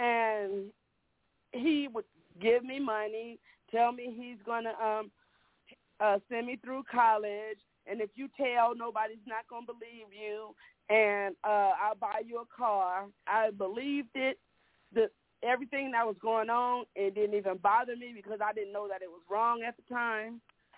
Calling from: Victorville, California, United States; I am calling from Victorville, California.

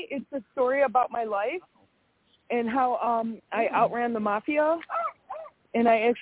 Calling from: Wisconsin, United States; I'm calling from Wisconsin.

